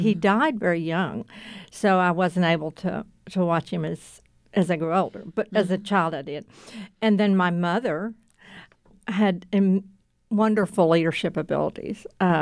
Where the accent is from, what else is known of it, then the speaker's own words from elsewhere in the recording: Waco, Texas, United States; that board introduced me to some people that I had never known because I grew up in Waco, but I was coming back.